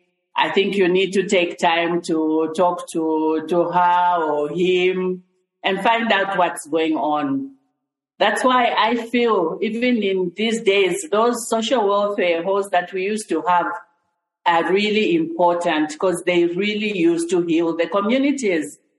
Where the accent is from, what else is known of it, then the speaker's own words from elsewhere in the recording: Chingola, Copperbelt, Zambia; now in Lusaka, Zambia; No, I grew up in Chingola.